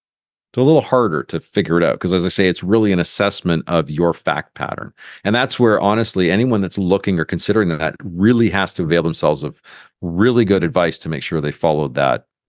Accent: Canada; As a Canadian

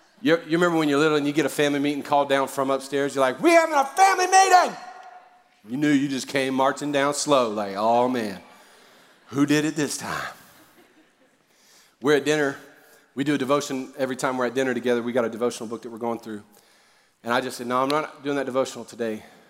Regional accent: Louisiana, United States; Plus, I'm a Cajun, and Cajun chicken's better.

